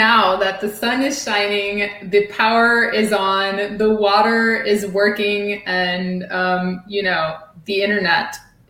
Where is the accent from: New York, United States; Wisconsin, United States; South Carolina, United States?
Wisconsin, United States; I'm from Wisconsin originally.